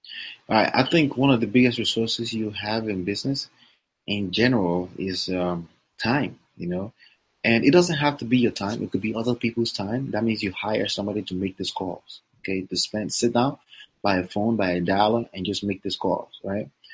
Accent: Woodbridge, New Jersey, United States; I am from Woodbridge, New Jersey.

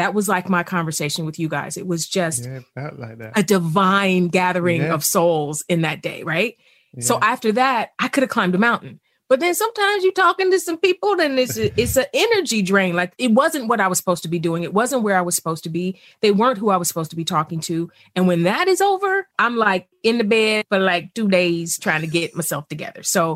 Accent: East Cleveland, Ohio, United States; You know what? It's funny because I grew up poor in East Cleveland.

